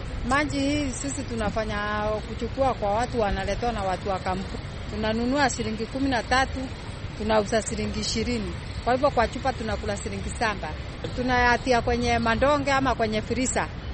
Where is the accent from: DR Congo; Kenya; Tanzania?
Kenya; Kirinyaga County; now in Mombasa, Kenya; nimetoka Kirinyaga County, lakini mimi ni mkaaji wa Mombasa.